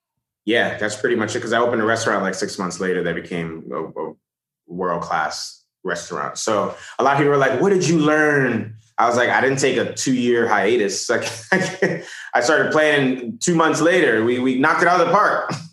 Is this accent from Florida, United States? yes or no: no; Bronx, New York, United States; I come from the South Bronx.